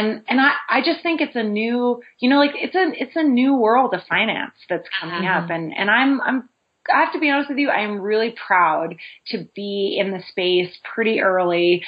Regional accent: Montreal, Quebec, Canada; moved away as an adult; also born or lived in London, United Kingdom; But I'm Canadian originally, so I grew up in Montreal and went to university there.

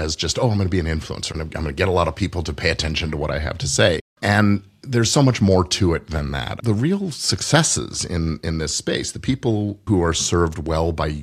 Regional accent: Palos Verdes, California, United States; Well, I grew up on the South Bay in Palos Verdes, and currently we now live in the Second Valley North, so the Santa Clarita Valley.

